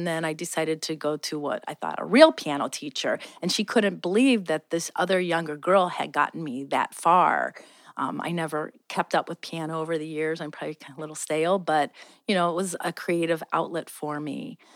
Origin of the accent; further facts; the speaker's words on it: Cincinnati, Ohio, United States; also born or lived in Peoria, Illinois; Or no, I'm from Cincinnati originally, but then lived in Peoria, Illinois.